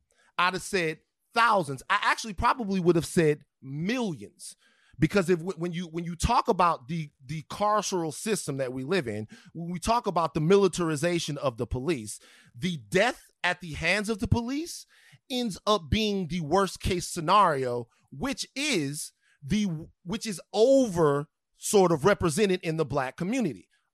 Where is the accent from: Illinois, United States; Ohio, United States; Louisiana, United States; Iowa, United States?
Louisiana, United States; Baton Rouge; I'm from Baton Rouge.